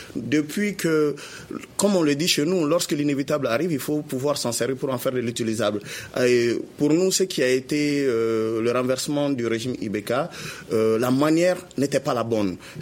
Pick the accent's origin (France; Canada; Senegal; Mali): Mali; nous sommes tous des Maliens